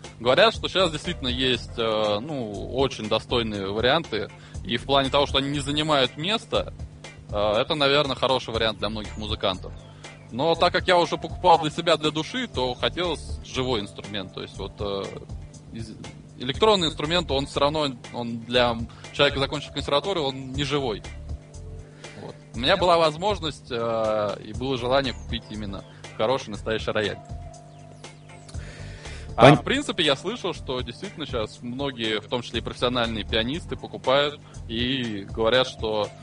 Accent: Troitsk, Russia; мы уже вот обосновались прочно в моем родном городе Троицке. Там у нас домик.

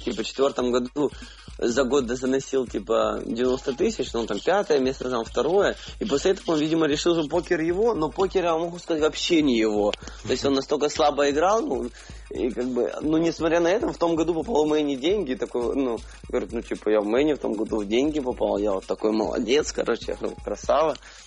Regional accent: Ukraine; нет, я из Украины.

